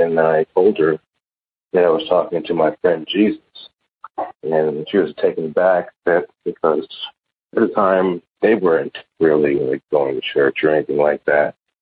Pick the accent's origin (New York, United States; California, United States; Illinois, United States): New York, United States; I'm from New York, Pennsylvania, but I'll just tell the brief story. It started when I was 3.5, 4 years old, living in Staten Island, New York, in my backyard.